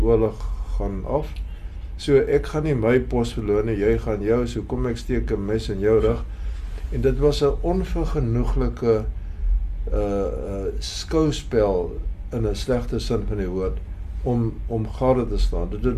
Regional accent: Paarl, Western Cape, South Africa; Ek het hier in die Parel groot geword

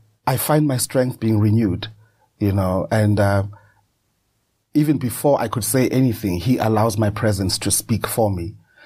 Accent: Soweto, Gauteng, South Africa; I was born in Soweto, Rockville, to be precise. I lived there with my mom, my dad, my uncle, Putimshin, Usis Lucia, and my brother, Utsepo.

